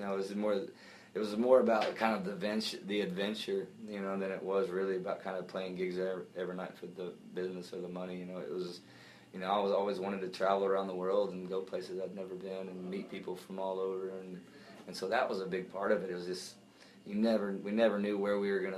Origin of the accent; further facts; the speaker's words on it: New Mexico, United States; I'm from New Mexico, and my family is a ranching family, and I grew up rodeoing